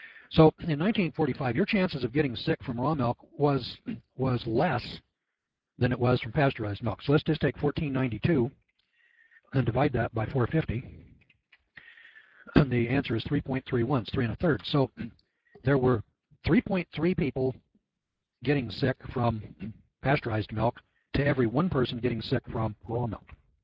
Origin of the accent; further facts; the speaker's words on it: California, United States; That's because I'm from California and you can still get raw milk there.